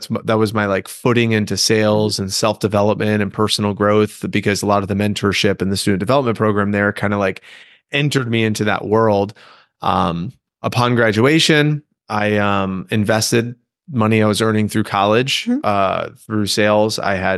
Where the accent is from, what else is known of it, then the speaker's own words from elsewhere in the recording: New Jersey, United States; Well, I grew up in New Jersey, youngest of 8, and went to college in Florida over in Tampa at the University of South Florida.